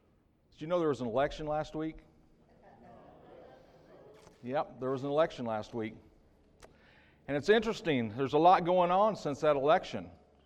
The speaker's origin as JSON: {"language": "English", "region": "Illinois", "country": "United States", "tie": "born or raised there", "said": "I was raised in Southern Illinois. My family owned a grocery store, and we sold International Harvester tractors."}